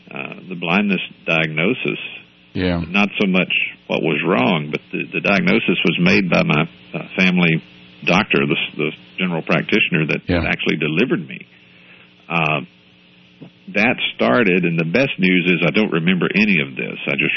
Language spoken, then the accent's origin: English; Newton, Mississippi, United States; I'm a native of Mississippi. I was born in Newton, Mississippi, which was named for Isaac Newton.